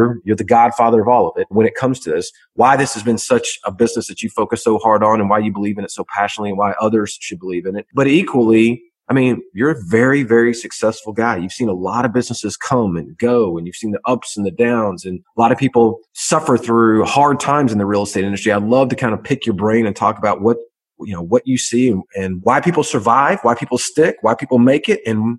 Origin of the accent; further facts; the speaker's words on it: Southlake, Texas, United States; Dallas, Texas, my hometown, right there in South Lake, Texas, more specifically, my hometown.